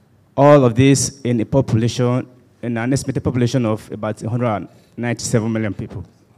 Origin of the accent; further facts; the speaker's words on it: Nigeria; I'm a Nigerian.